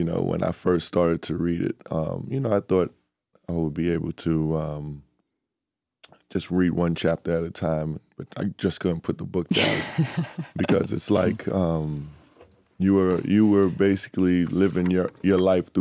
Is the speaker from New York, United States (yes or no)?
yes; Bronx, New York, United States; You know, I was born and raised in the Bronx, and he went to local restaurants that I actually went as a kid and growing up.